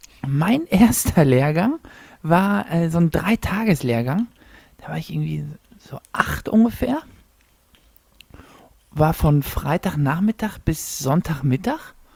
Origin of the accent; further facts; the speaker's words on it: Zahna, Saxony-Anhalt, Germany; born there; ich komme gebürtig aus Zahna, und in Zahna gab es gar nicht so viel.